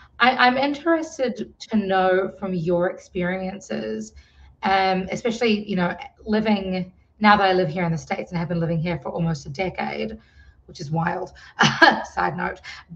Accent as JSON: {"language": "English", "country": "New Zealand", "tie": "born or raised there", "said": "So I grew up in New Zealand, but my father was from Fiji."}